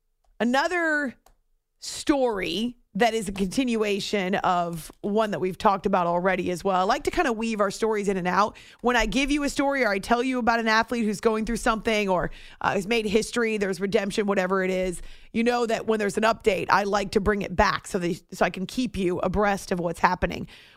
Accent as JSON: {"language": "English", "region": "New England", "country": "United States", "tie": "born or raised there", "said": "And I grew up in New England."}